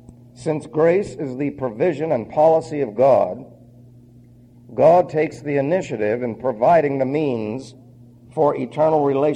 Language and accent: English; New York, United States; I said, "I'm sorry, I'm from New York. That's the best I can do, and I'm slowing down."